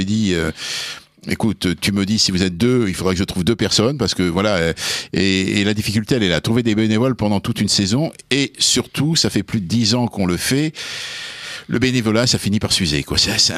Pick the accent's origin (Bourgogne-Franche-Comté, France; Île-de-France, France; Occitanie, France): Occitanie, France; Mazamet; je suis un ancien ouvrier d'Héléneur de Mazamé, chez moi, dans le Tarn